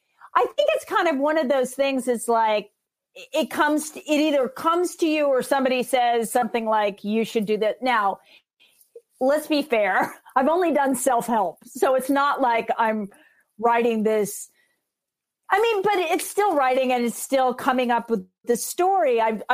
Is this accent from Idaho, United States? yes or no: yes; Sun Valley, Idaho, United States; I really wanted that movie because I grew up in Sun Valley, just like that's your home in the summer.